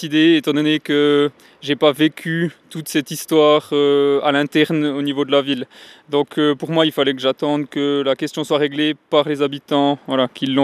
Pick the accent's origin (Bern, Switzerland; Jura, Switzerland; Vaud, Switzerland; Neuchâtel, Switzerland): Jura, Switzerland; parce que moi je venais du Jura, je venais d'arriver